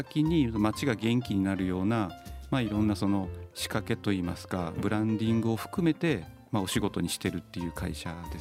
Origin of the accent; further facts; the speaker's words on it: Onomichi, Hiroshima, Japan; now in Toyama, Japan; でその時に思ったのは当然じゃあ故郷の尾道因島に帰ろうとかですね、